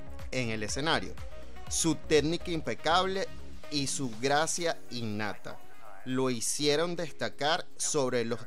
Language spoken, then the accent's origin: Spanish; Venezuela; Como venezolano, como cultor